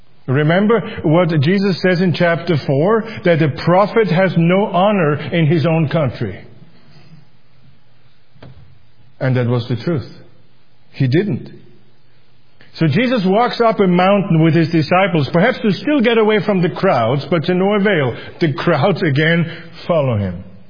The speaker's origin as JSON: {"language": "English", "country": "Austria", "said": "See, I'm from Austria. It was originally a very Catholic country."}